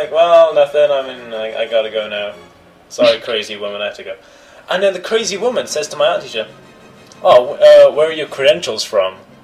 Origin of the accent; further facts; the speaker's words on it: United Kingdom; I'm from Britain. I say it that kind of way, I'm kind of confused, like, why would you think I'm from Belgium?